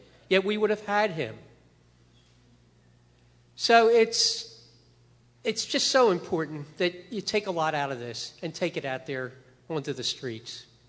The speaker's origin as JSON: {"language": "English", "town": "Orland", "region": "Pennsylvania", "country": "United States", "said": "I'm from Orland, Pennsylvania."}